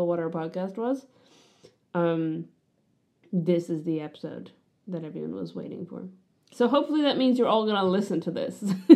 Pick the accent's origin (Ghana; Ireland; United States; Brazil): Ireland; now in Wellington, New Zealand; growing up in Ireland